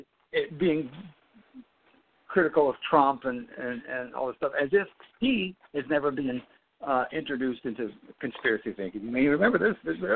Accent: United States; And I'm an American.

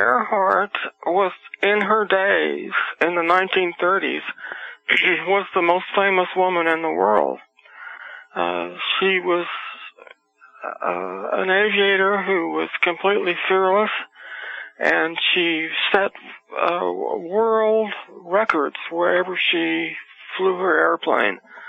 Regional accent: Russia; they thought I was from Poland, and I'm not from Poland, I'm from Russia.

